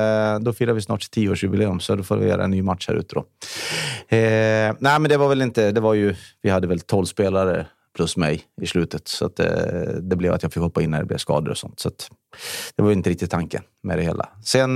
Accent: Norrby, Västra Götaland County, Sweden; Jag var uppväxt i Norrby

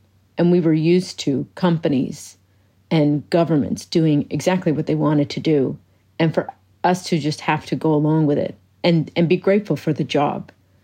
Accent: Nova Scotia, Canada; And I grew up in Cape Breton. This was the home to the Sydney Tar Ponds, which was, for the longest time, the largest toxic waste site in North America.

